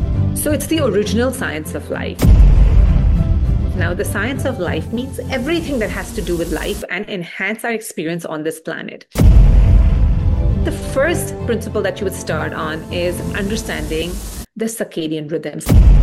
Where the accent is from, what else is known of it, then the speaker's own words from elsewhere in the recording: Mumbai, Maharashtra, India; I grew up in Mumbai, India.